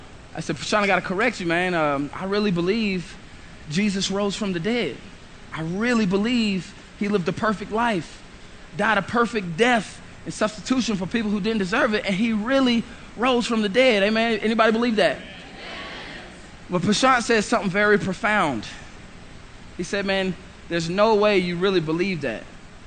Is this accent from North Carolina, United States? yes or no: yes; Gastonia, North Carolina, United States; Homeboy of mine back in Gastonia, my hometown, about 2 hours from here, right outside of Charlotte.